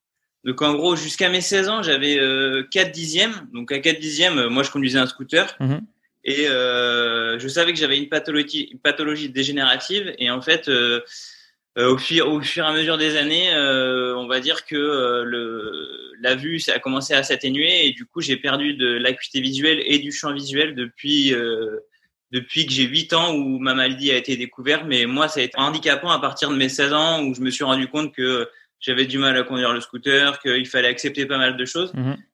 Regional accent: Pays de la Loire, France; now in Paris, France; j'ai 29 ans. Je suis originaire de Vendée où je suis en ce moment, et sinon j'habite à Paris où j'ai fait mes études de kiné là pendant 4 ans

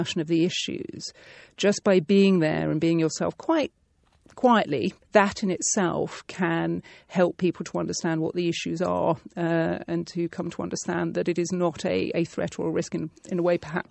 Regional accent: South East England, United Kingdom; accent: home counties; I know I sound very home counties and I was brought up in Buckinghamshire

